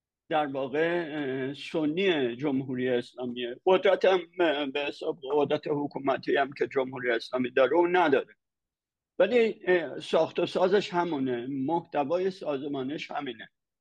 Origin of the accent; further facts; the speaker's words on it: Iran; من به عنوان یک ایرانی این مسئله رو مورد تجزیه تحلیل قرار میدم